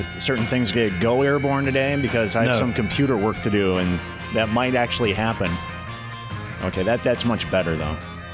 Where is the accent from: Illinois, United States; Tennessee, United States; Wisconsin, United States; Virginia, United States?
Illinois, United States; Rockford; In fact, there was a diaper service in my hometown of Rockford, Tidy Dighty Diaper Service.